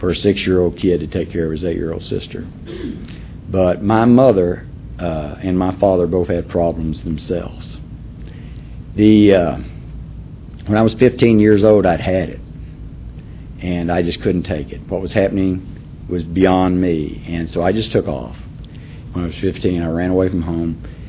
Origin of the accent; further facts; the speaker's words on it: Little Rock, Arkansas, United States; I'm not from Florida. I grew up in Arkansas, and I was born in Little Rock, Arkansas. Big family of Southern Baptists.